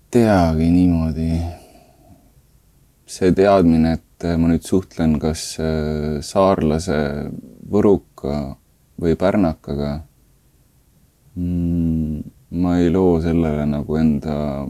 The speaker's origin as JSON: {"language": "Estonian", "region": "Saare County", "country": "Estonia", "tie": "born or raised there", "said": "ma olen sünnilt saarlane ja üles kasvanud Saaremaal, et ma olen saarlane"}